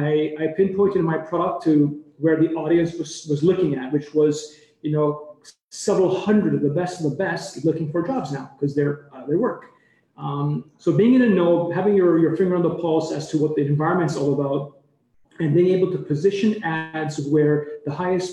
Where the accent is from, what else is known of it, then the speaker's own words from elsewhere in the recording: Toronto, Ontario, Canada; I'm from Toronto, Canada, in early 2007.